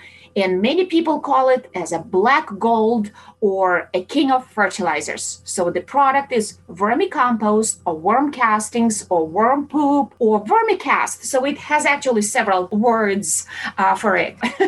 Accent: Germany; English is a second language; moved away; It is still heartbreaking because I come from Germany where separating waste is just your normal daily routine.

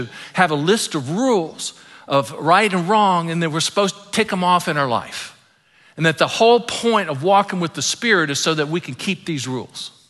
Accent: Ireland; I'm partial to both of them because they're Celtic and I'm Irish. And that means I'm Celtic too.

